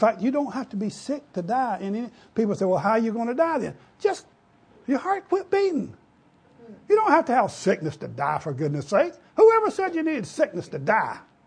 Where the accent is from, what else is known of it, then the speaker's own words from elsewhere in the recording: Louisiana, United States; born there; I was born out here on Three Mile Island out here in Honey Island Swamp.